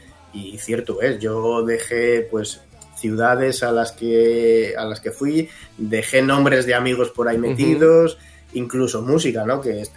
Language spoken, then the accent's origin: Spanish; Salamanca, Castile and León, Spain; yo soy de Salamanca, vivo en Salamanca